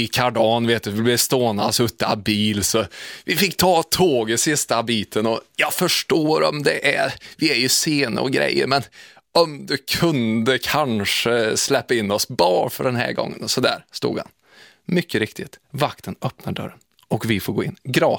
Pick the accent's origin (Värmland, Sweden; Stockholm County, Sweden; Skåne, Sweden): Värmland, Sweden; jag är ju från Värmland och i skogen där är det så mörkt